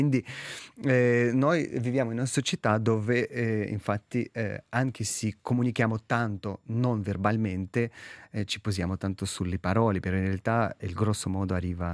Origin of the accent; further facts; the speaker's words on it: Bryansk, Bryansk Oblast, Russia; Italian is a second language; Allora io vengo da Bryansk, che è una regione che incrocia con Bielorussia, Ucraina e Russia.